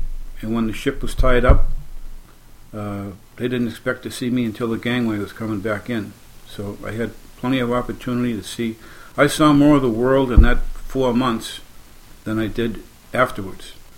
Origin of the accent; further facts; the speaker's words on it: Norwood, Massachusetts, United States; also born or lived in Brookline / Allston / Roslindale; now in Hampton, United States; from Hampton, New Hampshire. I was born in Brookline, Mass. Moved to Alston, then to Rosendale, and I was raised most of my life in Norwood, Mass, on the South Shore. Went to Norwood High School